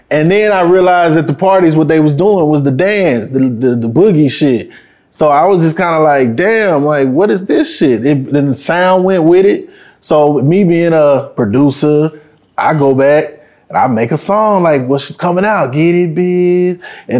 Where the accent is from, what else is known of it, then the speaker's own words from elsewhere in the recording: Killeen, Texas, United States; I'm actually from Killeen, Texas. A lot of people don't know.